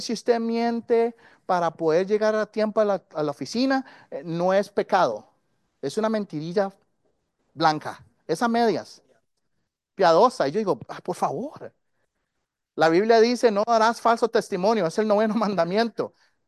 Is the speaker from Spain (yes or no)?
no; Costa Rica; Yo escuchaba eso creciendo, crecí en Costa Rica